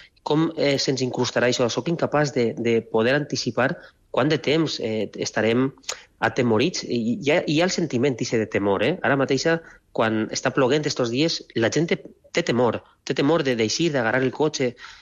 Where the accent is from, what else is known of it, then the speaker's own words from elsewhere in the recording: Valencian Community, Spain; Jo crec que ahir no era el meu poble valencià el que va respondre d'una manera tan virulenta.